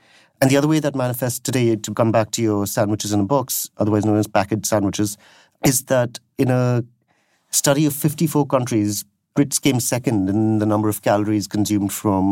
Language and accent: English; India; Bear in mind, I come from India, and I went into the supermarkets, and there was an array of meat, the sort which we don't really get in India.